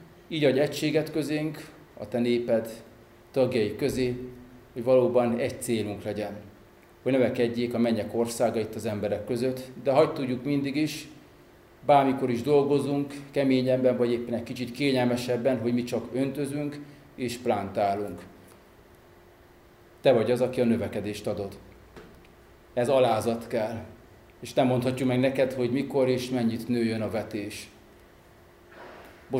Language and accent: Hungarian; Nyíregyháza, Szabolcs-Szatmár-Bereg, Hungary; 1979-ben születtem, itt Nyíregyházán, hagyjelmeges családnak a harmadik gyermekeként, szüleim hívő, templomba járó emberek. Az egyházban nőttem fel, főleg itt Nyíregyházán